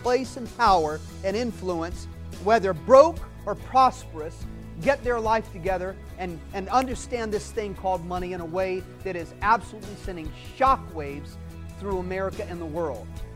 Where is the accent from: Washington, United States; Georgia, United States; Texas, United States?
Georgia, United States; Atlanta; Empower Life Church, right here in my hometown, Atlanta.